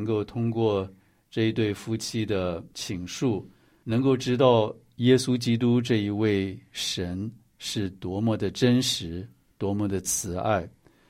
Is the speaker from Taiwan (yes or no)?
no; China; 我们中国人对这个罪的认识